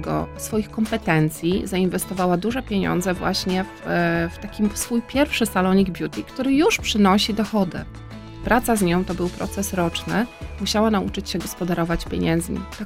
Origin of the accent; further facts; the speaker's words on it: Świętokrzyskie Voivodeship, Poland; przede wszystkim jestem dziewczyną z Gór Świętokrzyskich. Ja zawsze o tym mówię, ze wsi, z Gór Świętokrzyskich, i ja się tego nie wstydzę, wręcz tym się chwalę.